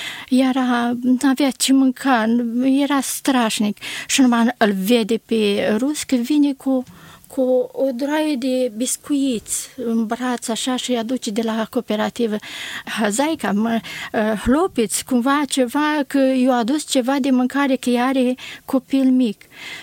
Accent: Udești, Suceava County, Romania; born there; M-am născut în comuna Udești și satul Știrbăț

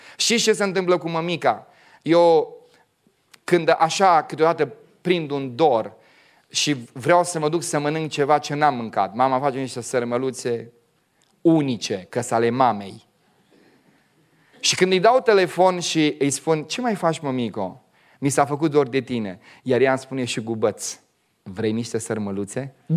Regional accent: Moldavia, Romania; Nu știu, noi suntem moldoveni, eu sunt moldovean. Când am venit în București, mi-au zis ăștia că sunt șapcă.

